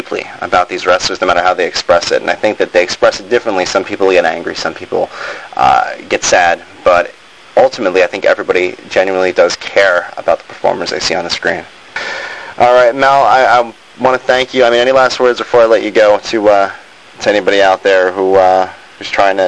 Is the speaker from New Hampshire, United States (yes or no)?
no; New York, United States; we're both from New York, so I used to watch ECW like 3 in the morning on MSG channel.